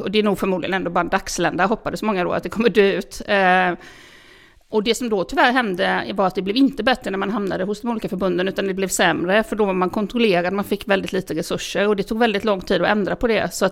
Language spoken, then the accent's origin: Swedish; Falkenberg, Halland County, Sweden; eftersom jag kommer från Falkenberg